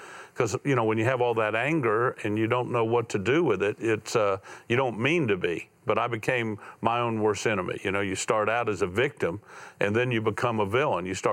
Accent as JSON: {"language": "English", "region": "Florida", "country": "United States", "tie": "born or raised there", "said": "But I went through six broken homes growing up in Florida, bounced around, felt like a piece of luggage most of my life"}